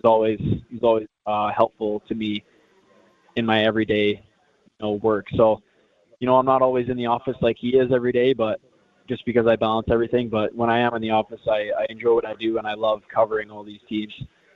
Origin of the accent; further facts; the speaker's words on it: Canada; now in United States; I am a Canadian.